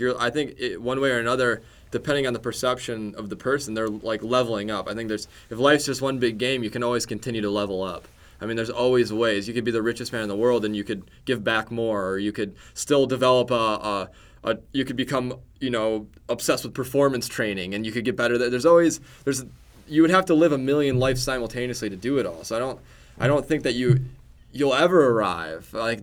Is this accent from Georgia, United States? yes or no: no; Michigan, United States; I don't really pay attention to basketball, but I'm from Michigan, so I think by nature I'm just going to agree with you guys.